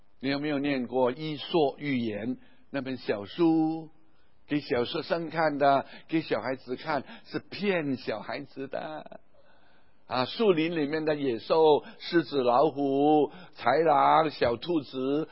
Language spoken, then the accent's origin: Chinese; Hong Kong; moved away as an adult; also born or lived in Singapore / Penang, Malaysia; 我在1953年五月我跟 … 结婚，八月我们坐船离开香港，我们的家乡，到新加坡做海外宣教士，在新加坡8年，以后回香港读一点书，再去马来西亚槟城做海外宣教士4年